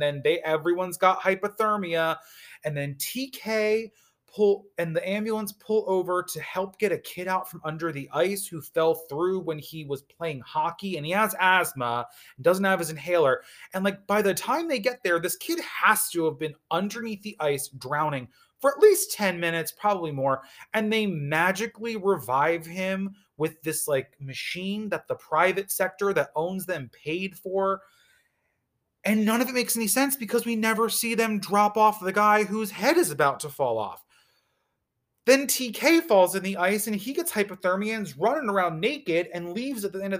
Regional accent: Northeast, United States; Because like, I'm from the Northeast. I know what snow looks like.

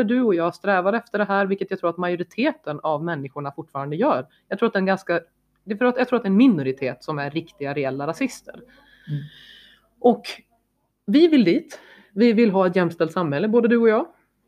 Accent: Norrland, Sweden; för att jag är från Norrland

